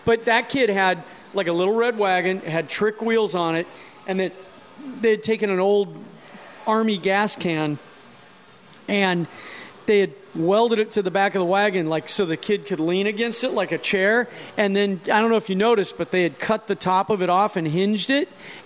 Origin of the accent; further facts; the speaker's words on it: Scottsdale, Arizona, United States; also born or lived in Omaha; I'm actually from Scottsdale and Omaha.